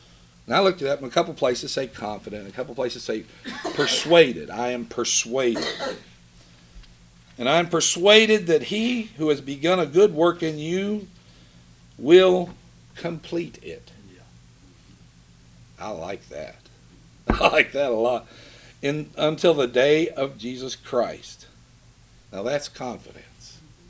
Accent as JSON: {"language": "English", "region": "Georgia", "country": "United States", "also_born_or_lived": "West Virginia", "said": "I was from Georgia and West Virginia."}